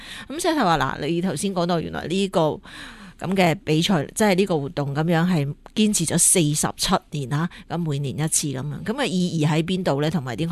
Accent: Hong Kong; 作为香港人咧，而家去睇翻呢部电影，其实心入边咧都依然感到难过嘅

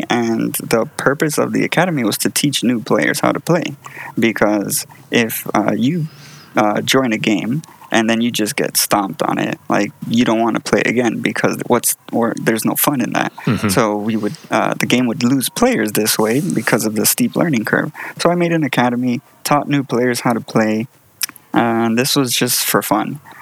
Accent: Miami, Florida, United States; And I'm from South Florida, Miami, living there at the time.

